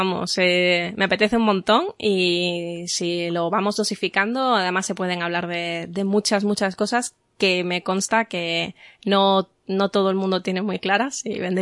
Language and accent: Spanish; Rivas, Community of Madrid, Spain; aquí en mi pueblo, en Rivas, en Madrid